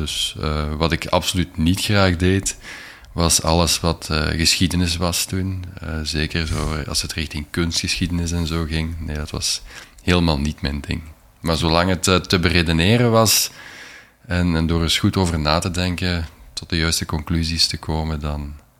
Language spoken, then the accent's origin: Dutch; Heusden-Zolder, Flanders, Belgium; also born or lived in Hasselt; is geboren in 1978 in Hasselt. Heeft altijd in Heusenzolder gewoond. Dus ik ben een Limburger van oorsprong.